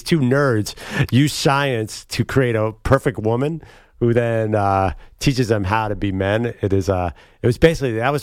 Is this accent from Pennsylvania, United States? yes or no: yes; Philadelphia, Pennsylvania, United States; also born or lived in New York; But I grew up in Philly. I grew up in the suburbs of Philly.